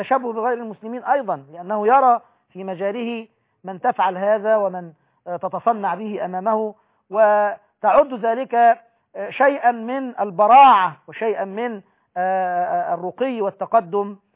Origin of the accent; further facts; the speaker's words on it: Aghour El Kubra, Qalyubia, Egypt; نحن في بلدتنا أجهور الكبرى التابعة لمركز صوخ قمنا بمثل هذا العمل